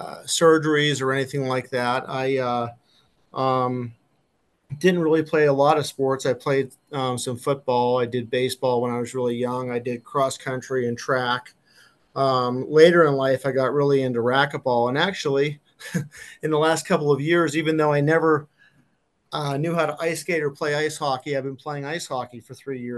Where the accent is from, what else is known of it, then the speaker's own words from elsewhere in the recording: Penn Township, Pennsylvania, United States; I'm originally from Penn Township